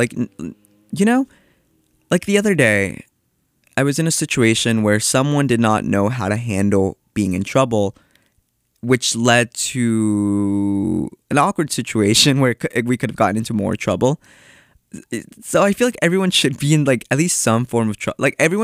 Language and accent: English; North Carolina, United States; I'm from North Carolina. Specifically, I'm from Eastern North Carolina. It looked like 30, 40 minutes from the beach.